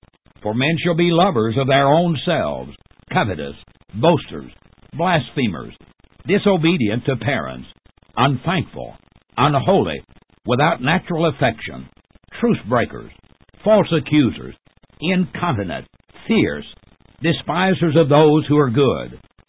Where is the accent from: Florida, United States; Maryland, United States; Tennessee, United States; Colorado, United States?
Tennessee, United States; came to my hometown in Middle Tennessee